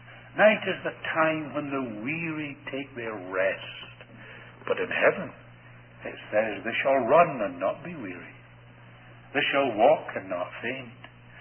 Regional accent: Scotland, United Kingdom; Now, I come from Scotland

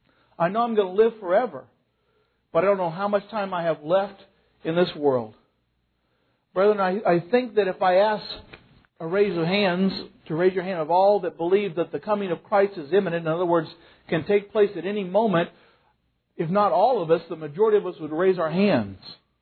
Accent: Boonville, United States; In my hometown of Boonville, there's this wonderful bread store right on Main Street.

